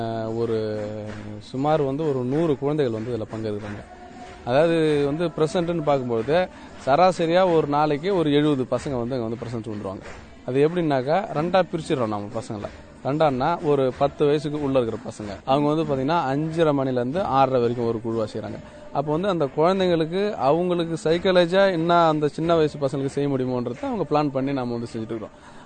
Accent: Idaiyanchavadi, Tamil Nadu, India; நான் இடையன்சாடு கிராமத்தை சேர்ந்தவர்.

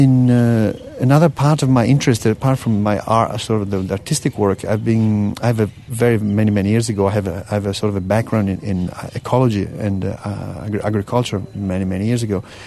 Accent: Italy; and I'm from Italy

